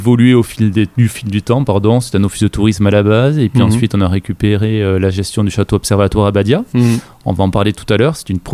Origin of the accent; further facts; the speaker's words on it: Cambo-les-Bains, Nouvelle-Aquitaine, France; also born or lived in Bordeaux; Alors, je suis natif de Cambo-les-Bains, donc station thermale